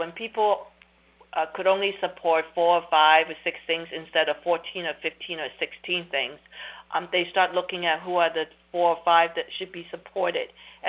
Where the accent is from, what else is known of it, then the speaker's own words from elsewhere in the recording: Hong Kong; born there; I was born in Hong Kong to parents who chose to leave China because of the communist government. So in some ways, I was born to refugees. And Hong Kong was a city of refugees. I was born in the 50s